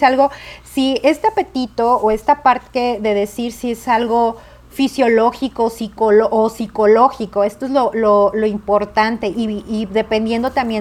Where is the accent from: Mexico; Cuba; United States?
Mexico; el comer es para nosotros como mexicanos es todo un ritual, es todo algo cultural.